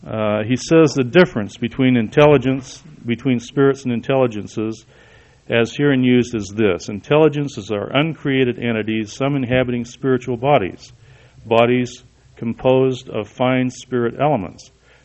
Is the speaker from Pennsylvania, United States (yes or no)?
no; Salt Lake City, Utah, United States; I was born here in the Valley, raised in Salt Lake City.